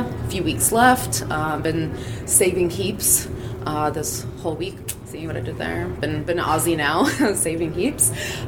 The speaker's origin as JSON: {"language": "English", "region": "Florida", "country": "United States", "said": "Florida. Yeah, so, and I get off in Bangkok airport."}